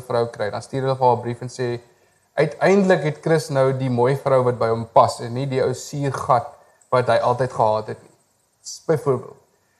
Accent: Cradock, Eastern Cape, South Africa; Ek is gebore in Kraddock, in die Karoo, waar ek groot geworden het, laerskool.

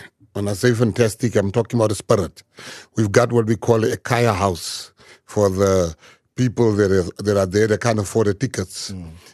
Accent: South Africa; South African, being a South African is a feeling.

